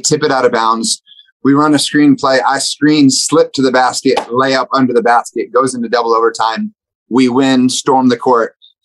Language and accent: English; Texas, United States; But if they go Spanish, I'm from Texas. I took 4 or 5 years in high school, so I can put things together.